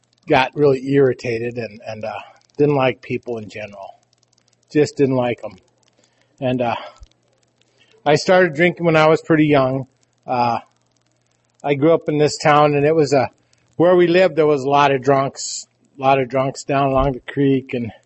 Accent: Rapid City, South Dakota, United States; now in Custer, United States; I'm from South Dakota. I'm from, originally from Rapid City. I live in Custer now.

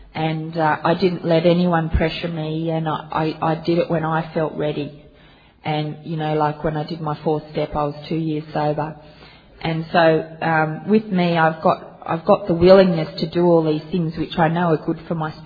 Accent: Sydney, New South Wales, Australia; I'm an alcoholic from Sydney, Australia.

